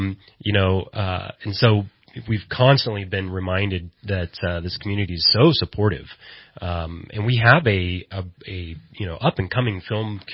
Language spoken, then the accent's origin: English; Oak Run, California, United States; now in Los Angeles, United States; And so that's where I grew up in Oak Run, and I moved to Los Angeles when I was 21